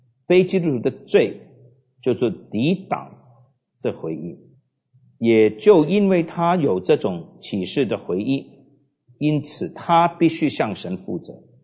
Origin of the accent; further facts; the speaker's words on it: China; 我们中国人这个实际观呢